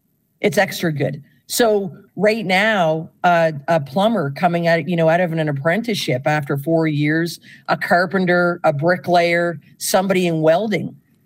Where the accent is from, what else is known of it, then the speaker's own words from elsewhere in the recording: Yarmouth, Nova Scotia, Canada; I'm from Yarmouth.